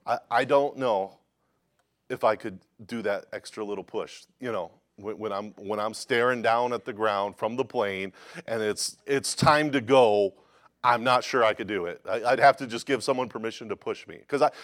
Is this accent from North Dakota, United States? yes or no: yes; Ellendale, North Dakota, United States; growing up in Ellendale, North Dakota, the only thing we had to do in town, there was only like 1,500 people in this town.